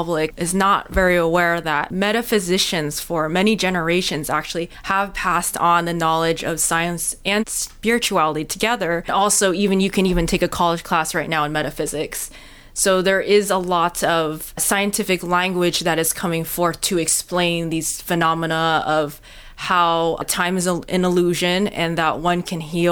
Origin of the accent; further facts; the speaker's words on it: Massachusetts, United States; I was raised in Massachusetts, and there's a huge Irish population there. So in this incarnation, I'm Asian American. I'm born in the U.S.